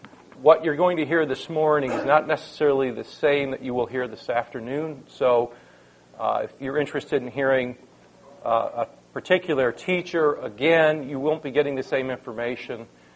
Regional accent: Niagara Falls, New York, United States; I grew up in Niagara Falls, New York, in an Italian Roman Catholic family.

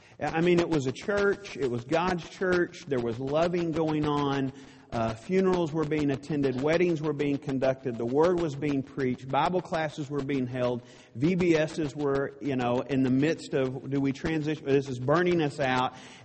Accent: Dallas, Texas, United States; I grew up in Dallas, as was stated earlier, a native Texan, and I refer to the Red River as the Jordan River

